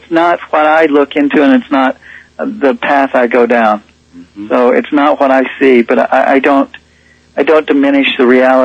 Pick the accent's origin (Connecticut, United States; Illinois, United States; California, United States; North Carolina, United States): Illinois, United States; Decatur; I grew up in Decatur, Illinois